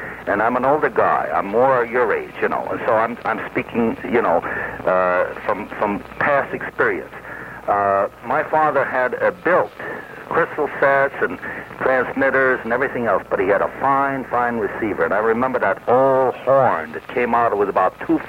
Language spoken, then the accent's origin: English; Brooklyn, New York, United States; born there; I was born in Brooklyn